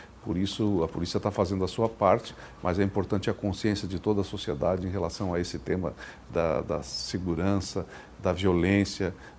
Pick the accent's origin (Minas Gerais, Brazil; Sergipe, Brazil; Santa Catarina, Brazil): Santa Catarina, Brazil; isso a gente quer significar como uma coisa que nos orgulha como catarinense